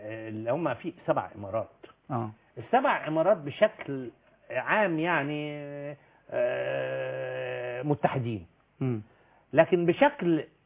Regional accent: Egypt; أنا مصري ورجل أمن وبحب مصر جدا

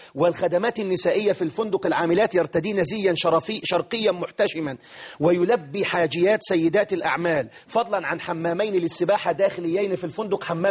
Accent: Egypt

